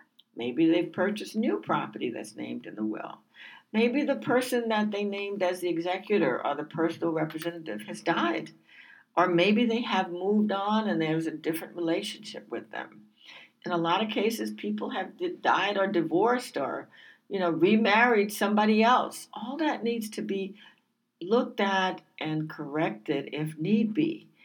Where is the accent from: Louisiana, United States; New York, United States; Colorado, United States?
Louisiana, United States; Morgan City; You know I grew up in Morgan City.